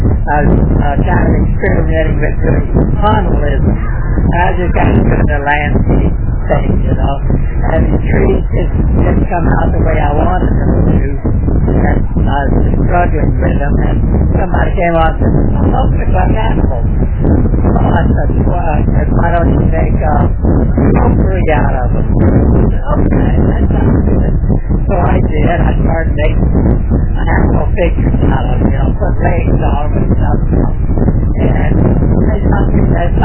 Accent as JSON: {"language": "English", "town": "San Pedro", "region": "California", "country": "United States", "said": "Yeah, I'm from San Pedro."}